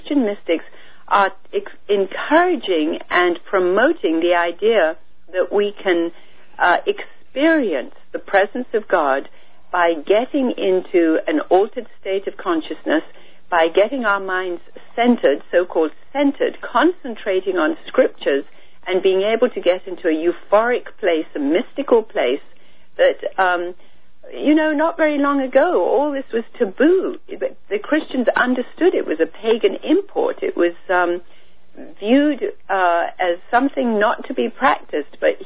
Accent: India; But I was born and raised in India

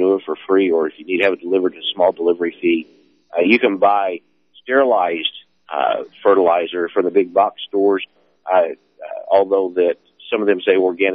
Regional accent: Oklahoma, United States; I was born and raised around Oklahoma.

